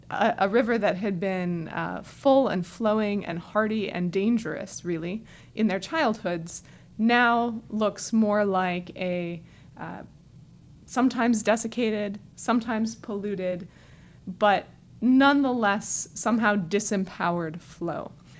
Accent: Denver, Colorado, United States; also born or lived in Fresno, California; I was born in Fresno, California, and then moved when I was in elementary school to the suburbs of Denver.

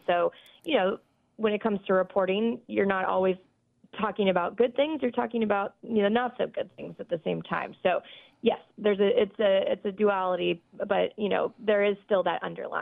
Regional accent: Friendswood, Texas, United States; So I grew up outside of Houston in a small town called Friendswood, Texas, right next door to Clear Lake, which is where NASA's Johnson Space Center is located.

